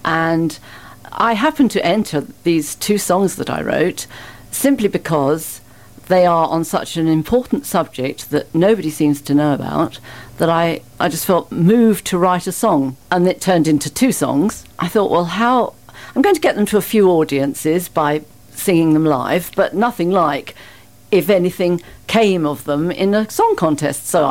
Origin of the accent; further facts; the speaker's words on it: Reigate, South East England, United Kingdom; also born or lived in Box Hill; I was born and brought up around this neighbourhood. Actually, I was born on Box Hill, but I lived in Reigate, within sight of the Greensand Ridge.